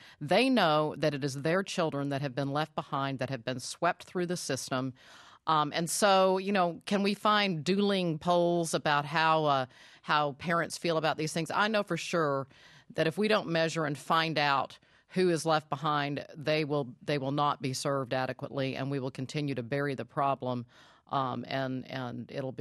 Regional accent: Virginia, United States; When I see Virginia, my home state, get a waiver

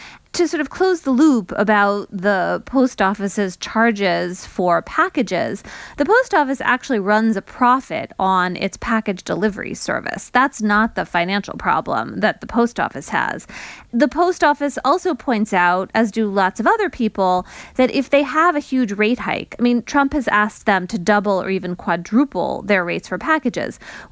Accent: Connecticut, United States; Well, my home state of Connecticut, the Secretary of State just said, yes, we're going to mail every registered voter a mail-in ballot for November.

